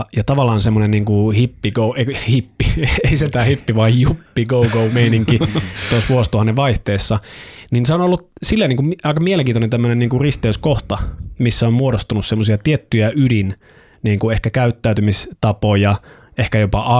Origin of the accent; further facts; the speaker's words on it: Oulu, North Ostrobothnia, Finland; Varsinkin siis mä oon Oulusta kotoisin.